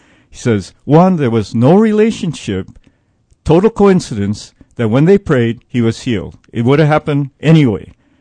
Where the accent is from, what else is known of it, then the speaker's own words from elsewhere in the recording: Kalihi-Palama, Hawaii, United States; first language Hawaiian Pidgin; English is a second language; You know, I grew up in Kalihipalama speaking only Pidgin, mm-hmm, until seventh grade. I didn't know there was another way to speak, really, because everybody I knew spoke Pidgin.